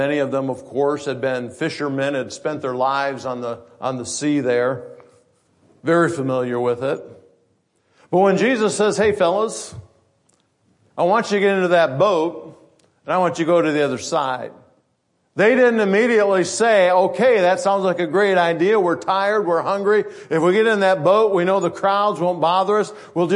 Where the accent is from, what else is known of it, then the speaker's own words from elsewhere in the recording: Michigan, United States; But I always like to say I walk on water too, because I'm from Michigan.